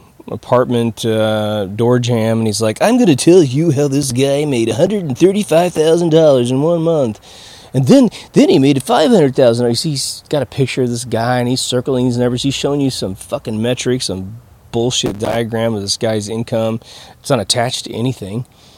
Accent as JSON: {"language": "English", "region": "Kansas", "country": "United States", "tie": "born or raised there", "said": "My hometown got had with emus, the ostrich thing that's a little bit different than an ostrich, because emu meat's actually really delicious and wonderful. And they tried to do the emu farm thing in the middle of Kansas."}